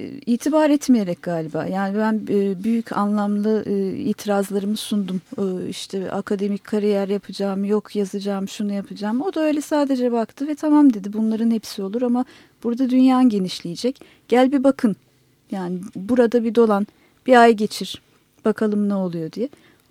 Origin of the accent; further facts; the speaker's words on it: Kadıköy, Istanbul, Turkey; Bir Kadıköylü olarak o bana tabii hiçbir şey ifade etmedi.